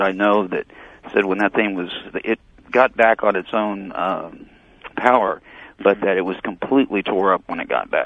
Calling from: Fort Lauderdale, Florida, United States; I'm calling from Fort Lauderdale.

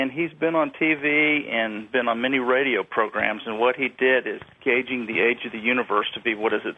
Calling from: Germantown, Tennessee, United States; I'm calling from Germantown, Tennessee, and hey.

